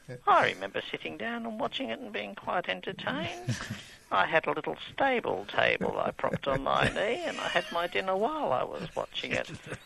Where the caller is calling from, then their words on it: Victoria, Australia; On the peninsula.